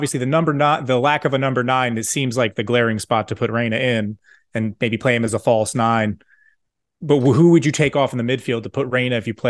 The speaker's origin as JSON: {"language": "English", "country": "United States", "tie": "born there", "said": "I mean, for me, I was born in America"}